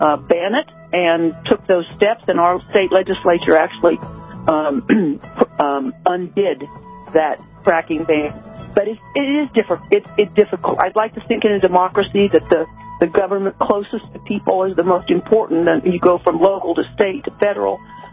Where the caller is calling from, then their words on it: Texas, United States; I'm speaking here from Texas, where we're known for loving our oil and gas industry and respecting it